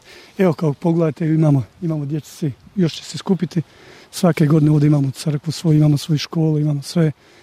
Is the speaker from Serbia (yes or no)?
no; Hrvica, Republika Srpska, Bosnia & Herzegovina; mi smo iz Republike Srpske, tamo negdje između Bratunca i Zvornika, iz Hrvice